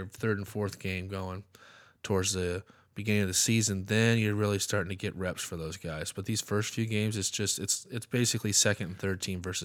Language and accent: English; Scotland, United Kingdom; I go, no, I'm just Scottish. There's a difference.